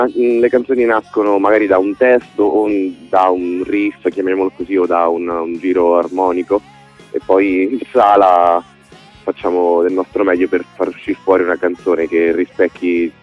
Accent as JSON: {"language": "Italian", "town": "Fermo", "region": "Marche", "country": "Italy", "said": "Guarda, siamo di Fermo in tre"}